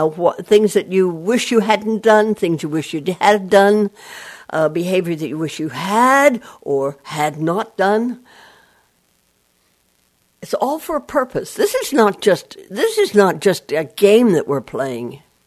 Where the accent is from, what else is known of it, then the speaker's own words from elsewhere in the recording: Pennsylvania, United States; I worked at the telephone company before I moved from Western Pennsylvania to the Eastern Pennsylvania.